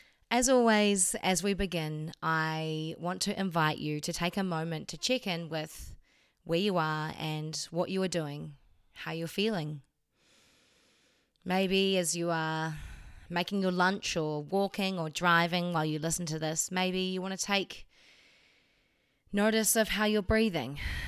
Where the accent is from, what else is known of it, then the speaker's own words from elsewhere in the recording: New Zealand; in case you haven't heard from my accent, I'm also from New Zealand.